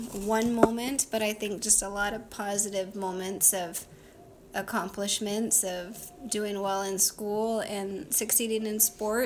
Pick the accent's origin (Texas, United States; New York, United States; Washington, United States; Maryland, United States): Washington, United States; and really liked growing up near Seattle on a lake. So we would play in the water a lot.